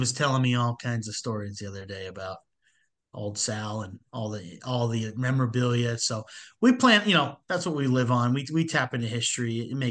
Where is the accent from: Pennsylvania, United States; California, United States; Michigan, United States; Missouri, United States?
Pennsylvania, United States; Erie; I'm from Erie, so chicken wings, buffalo wing, like that's my style.